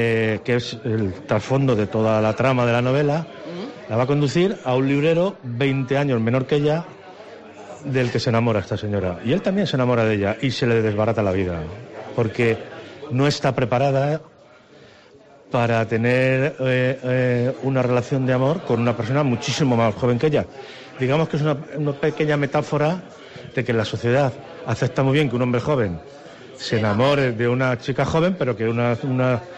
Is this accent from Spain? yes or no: yes; Madrid, Community of Madrid, Spain; Se desarrolla principalmente en Madrid, que es mi ciudad de origen